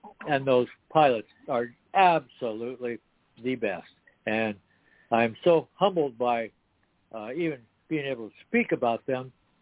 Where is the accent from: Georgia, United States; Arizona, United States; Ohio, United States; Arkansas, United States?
Arizona, United States; Phoenix; I'm in from Phoenix, Arizona. Nice ride over.